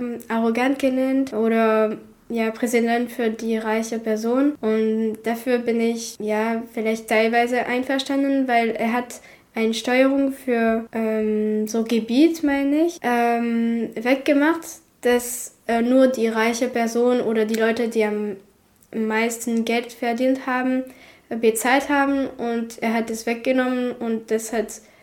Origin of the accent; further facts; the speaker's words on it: Grand Est, France; Also ich komme aus Frankreich, aus dem Elsass. Ich lebe in der Nähe von Mulhouse und ich bin jetzt 20 Jahre alt und studiere hier in Freiburg in der Pädagogischen Hochschule.